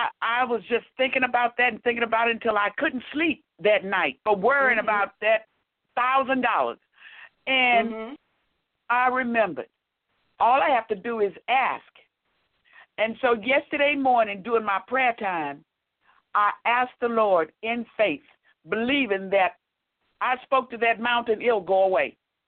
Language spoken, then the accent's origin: English; Texas, United States; moved away; because I'm from Texas where it's hot and it's very cold here.